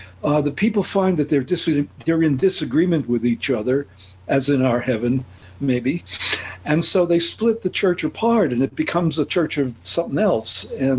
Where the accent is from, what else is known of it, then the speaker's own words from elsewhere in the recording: New York, United States; I come from New York, which is a very Catholic city.